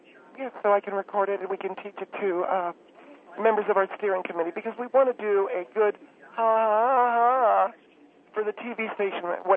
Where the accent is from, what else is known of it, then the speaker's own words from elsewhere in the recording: Harrisburg, Pennsylvania, United States; I'm a native of Pennsylvania. I come from Harrisburg.